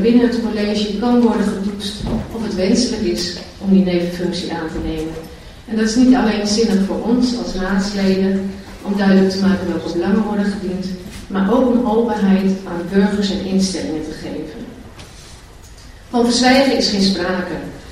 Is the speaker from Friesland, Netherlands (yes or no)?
no; Overijssel, Netherlands; In Twente, waar ik vandaan kom, wellicht hoort u dat nog wel eens, deels soms